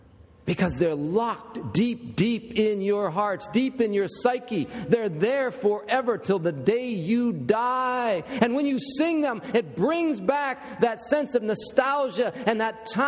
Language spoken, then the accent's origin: English; Warren, Ohio, United States; it takes me back to the little Baptist church that I grew up in Warren, Ohio, a little dinky church.